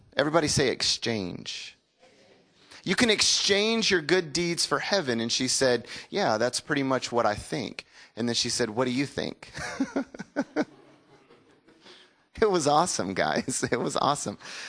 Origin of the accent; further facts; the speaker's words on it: the South, United States; And I was like, yes, ma'am, we are Christians. We're from the South.